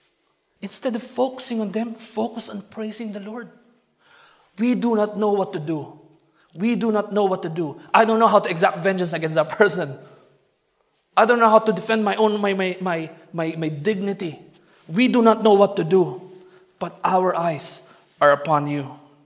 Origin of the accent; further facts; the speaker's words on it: Philippines; And, you know, as a Filipino, I grew up fighting.